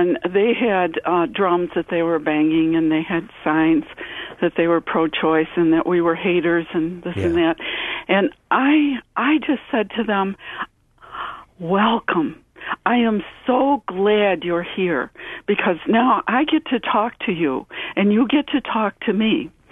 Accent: Buffalo, New York, United States; Okay, well, I'm from Buffalo, New York, and I'm a vigil coordinator right now for 40 Days for Life.

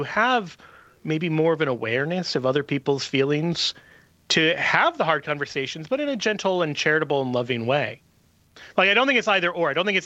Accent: Midwest, United States; I'm a Midwesterner as well.

